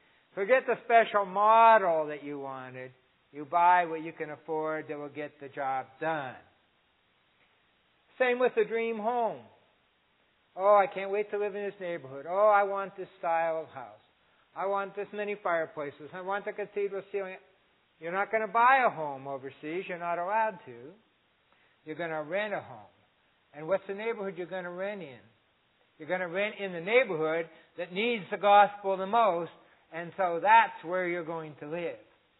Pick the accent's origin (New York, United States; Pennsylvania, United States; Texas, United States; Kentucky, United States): Pennsylvania, United States; Erie; also born or lived in Corry; I grew up in Erie, spent some time in Corey.